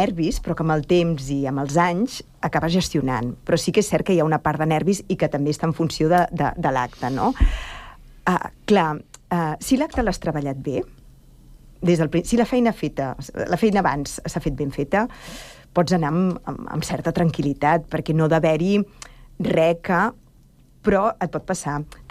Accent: Sant Cugat, Catalonia, Spain; Aquí vaig anar a l'escola

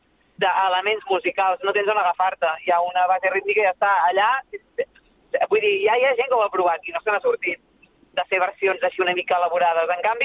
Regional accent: Sabadell, Catalonia, Spain; moved away as an adult; m'ha vist en totes les meves edats, fins als 20 i tants que vaig marxar de Sabadell, és la meva segona casa.

